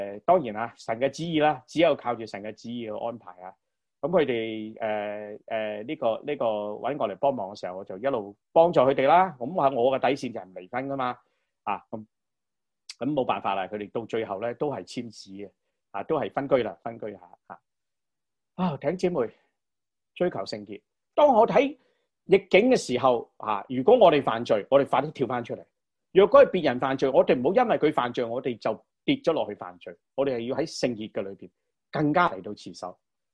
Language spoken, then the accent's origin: Cantonese; Guangdong, China; 咁我哋廣東人講包二奶啦